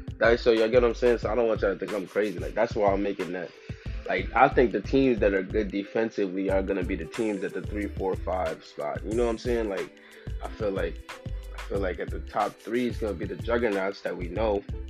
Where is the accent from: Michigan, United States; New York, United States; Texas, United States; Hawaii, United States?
New York, United States; Number four, I'm not even, but I'm from New York. I'm not even a New York fan, but I'm putting them niggas up there.